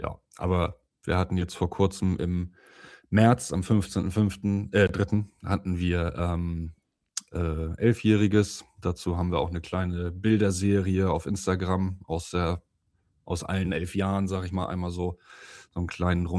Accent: Neumünster, Schleswig-Holstein, Germany; born there; ich bin gebürtiger Neumünsteraner

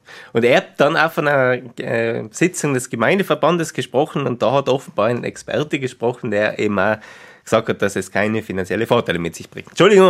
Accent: Tyrol, Austria; born or raised there

